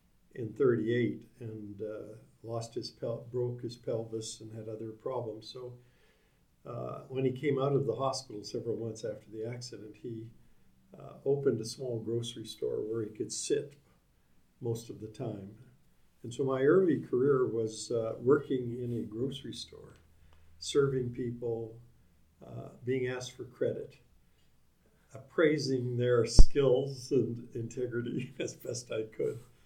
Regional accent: Calgary, Alberta, Canada; I was born in Calgary, brought up in a family that had interests in agriculture, cattle.

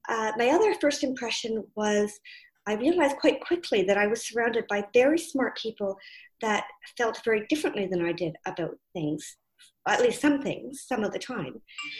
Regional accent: Ottawa, Ontario, Canada; I grew up in Ottawa, and I came out to Simon Fraser University to do a degree in economics in 1978, a long time ago.

